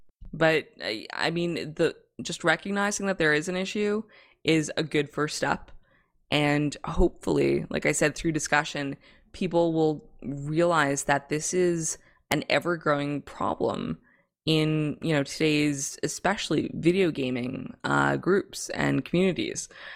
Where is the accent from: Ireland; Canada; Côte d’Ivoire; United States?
Canada; I say all this coming from the background of being a Canadian, and like we like multiculturalism.